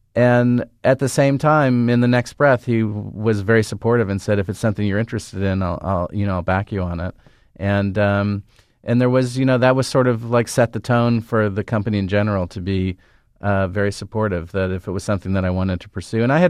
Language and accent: English; San Antonio, Texas, United States; I grew up in San Antonio as a kid when the Spurs came into existence. And I have a lot of history with being an obnoxious kid in San Antonio